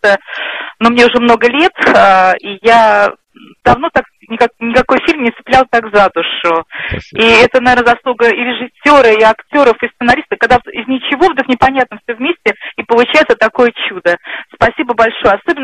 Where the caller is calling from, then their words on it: Saint Petersburg, Russia; Я звоню из Санкт-Петербурга.